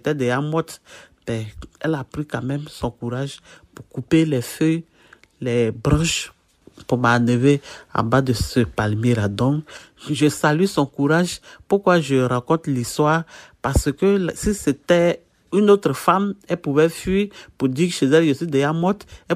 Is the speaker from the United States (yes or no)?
no; Côte d’Ivoire; Je viens de la Côte d'Ivoire. J'ai 39 ans.